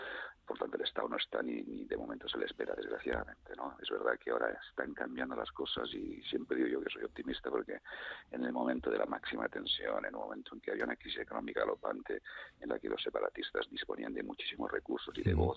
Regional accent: Catalonia, Spain; por la otra mitad de los catalanes, que somos catalanes libres de nacionalismo

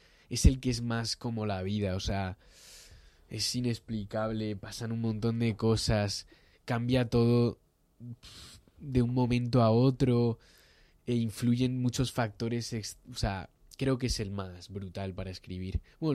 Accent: Castilla-La Mancha, Spain; Pues yo juego al frontón en mi pueblo. Tengo dos pueblos, los dos en Guadalajara, y jugaba ahí.

